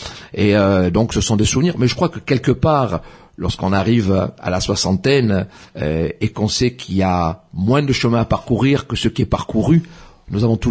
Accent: Calvi, Corsica, France; born there; donc je suis né à Calvi

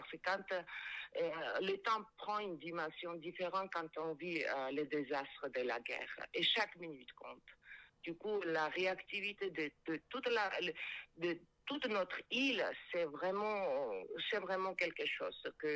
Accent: Corsica, France; ici chez nous en Balagne

